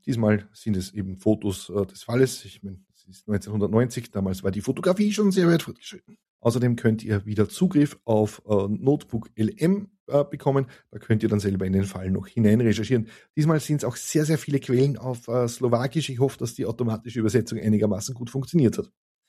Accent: Gmünd, Lower Austria, Austria; Ich bin nämlich in Gmünd zur Schule gegangen. Das ist jene Stadt im Waldviertel, in der die Grenze mit durchs Stadtgebiet verlaufen ist.

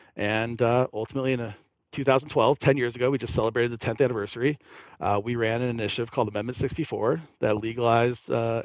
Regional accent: Arizona, United States; I'm originally from Arizona. My parents are from Ohio, but they moved to Arizona, and I was born there, grew up there, and immediately left there once I could when I graduated high school

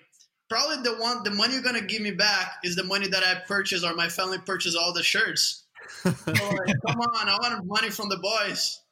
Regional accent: Guarujá, São Paulo, Brazil; English is a second language; so I'm from Guarujá. It's a couple hour drive from the airport in São Paulo. And it's like a little, it's kind of a fisherman city, but it's like a small town.

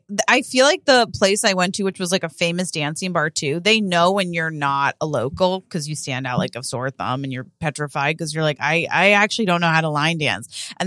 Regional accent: Montana, United States; now in New York City, United States; I was a cowgirl one time for Halloween, but I grew up in Montana.

